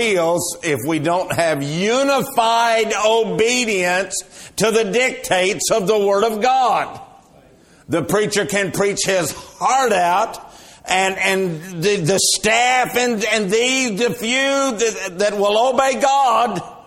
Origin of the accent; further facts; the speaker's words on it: Houston, Texas, United States; I was born and raised in Houston.